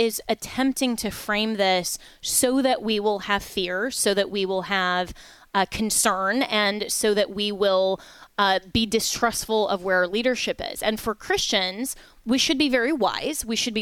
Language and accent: English; Florida, United States; here in my home state of Florida